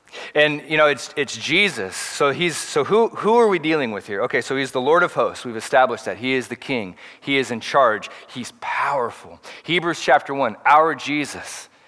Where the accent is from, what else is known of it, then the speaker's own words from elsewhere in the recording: Portland, United States; maybe it's being a millennial, maybe it's being born and raised in Portland, I'm not sure